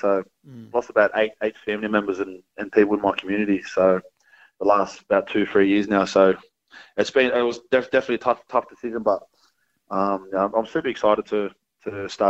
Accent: Melbourne, Victoria, Australia; Obviously, I was from Melbourne. I think two players down at the team now from Melbourne.

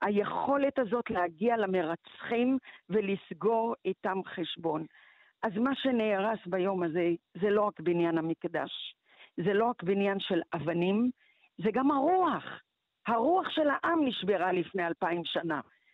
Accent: Beersheba, Southern District, Israel; also born or lived in Morocco; אני כרגע נמצאת בבאר שבע, המקום שבו גדלתי כשעליתי ממרוקו.

